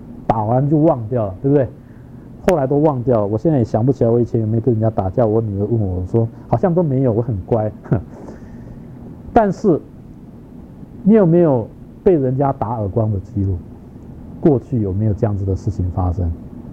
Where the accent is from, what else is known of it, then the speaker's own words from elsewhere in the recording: China; 这个我们中国人特别注意这一点哈